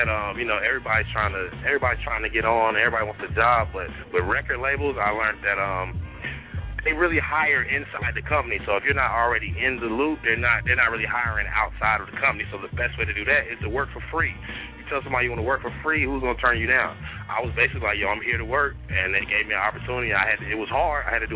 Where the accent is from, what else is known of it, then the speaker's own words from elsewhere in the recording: North Carolina, United States; I was I'm from North Carolina originally. I was going to college at Winston-Salem State University, but I wanted a job, like a job, something that I wanted to do.